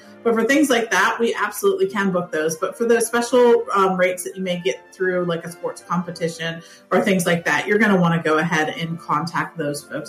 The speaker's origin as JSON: {"language": "English", "town": "Pittsburgh", "region": "Pennsylvania", "country": "United States", "tie": "born or raised there", "said": "I mean, Pittsburgh has some lovely, lovely fireworks. We have the Three Rivers there, and they're set to music"}